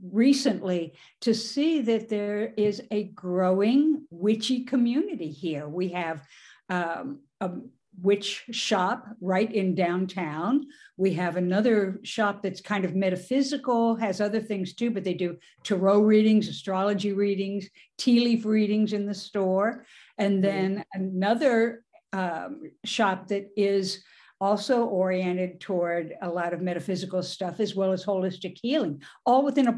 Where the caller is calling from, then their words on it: Kerrville, Texas, United States; Yeah, well, I'm in Kerrville